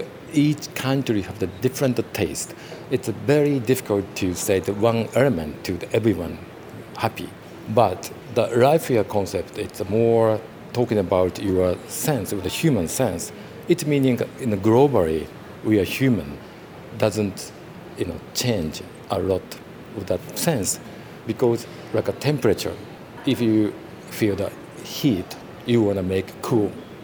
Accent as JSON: {"language": "English", "country": "Japan", "said": "We are coming from Japan. I think that we are Japanese people always try to innovate to something new, like a Walkman from Sony and hybrid car from Toyota."}